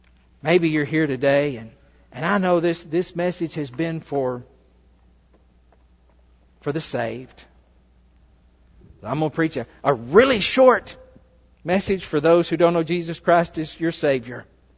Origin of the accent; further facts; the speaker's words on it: Russellville, Arkansas, United States; Listen, I said my hometown is Russellville, Arkansas, and it is.